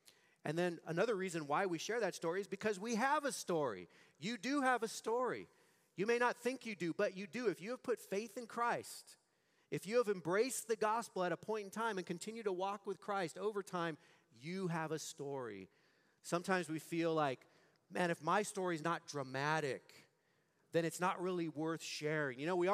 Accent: Fresno, California, United States; I grew up in Fresno, in Pinedale. My dad talked to me about the gospel when I was only 4 years old.

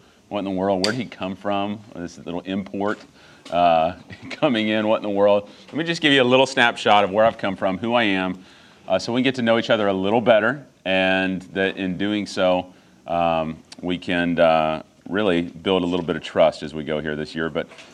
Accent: Dallas, Texas, United States; moved back to where she was from, which was the Dallas area in Texas. And so I grew up in North Dallas and grew up in a non-believing home.

